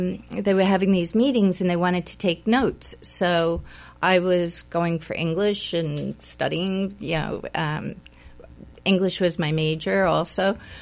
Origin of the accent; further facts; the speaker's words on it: New York, United States; I love theater. I'm a New Yorker